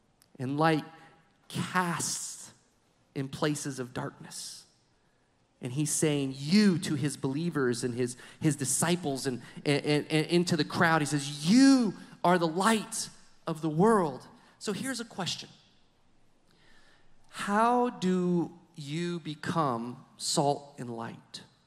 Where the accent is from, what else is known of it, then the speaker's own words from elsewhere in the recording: United States; We grew up in the United States, freedom of religion.